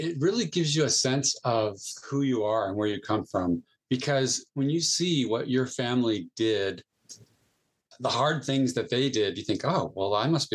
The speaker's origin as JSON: {"language": "English", "town": "San Jose", "region": "California", "country": "United States", "tie": "born or raised there", "said": "Yeah, I was raised in San Jose, California, by a liberal Mormon and a conservative Mormon."}